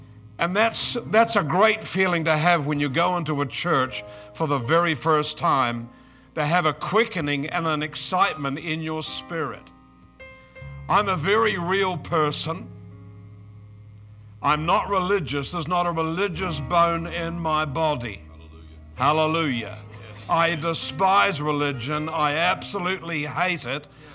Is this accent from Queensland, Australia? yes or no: yes; Queensland, Australia; And I come from Australia, from a place north of a main center called Brisbane. I live on the Sunshine Coast, about 5 minutes from my house, by car to the beach.